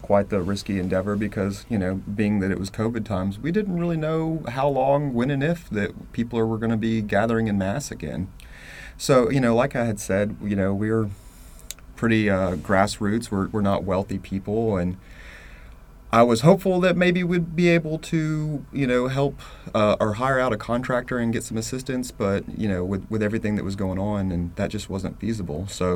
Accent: Memphis, Tennessee, United States; also born or lived in New Orleans; you know, I'm from Memphis and had lived in New Orleans for a decade, and Amanda's from New Orleans.

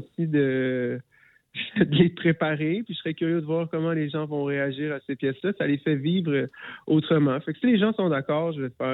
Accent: Quebec City, Quebec, Canada; C'est, moi, je viens de Québec.

